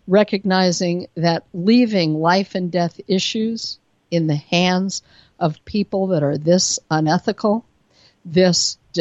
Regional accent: Colorado, United States; also born or lived in New York; now in Northern Colorado, United States; I lived in New York for 13 years. And by the way, I'm based in Northern Colorado now, my home state.

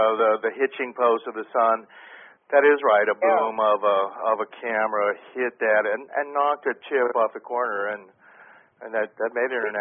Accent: Colorado, United States; I grew up in Colorado, and I've spent a lot of time in the Himalayas

